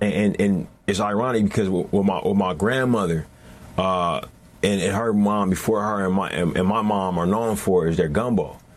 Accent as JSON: {"language": "English", "town": "Oakland", "region": "California", "country": "United States", "tie": "born or raised there", "said": "You know, I grew up in Oakland"}